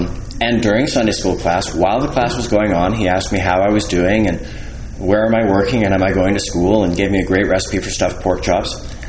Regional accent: Salt Lake City, Utah, United States; I was born in the Covenant and raised in Salt Lake City.

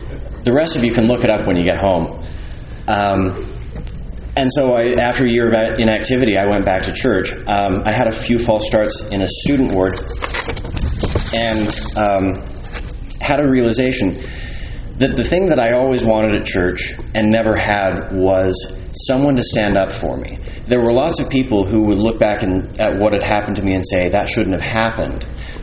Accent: Salt Lake City, Utah, United States; I was born in the Covenant and raised in Salt Lake City.

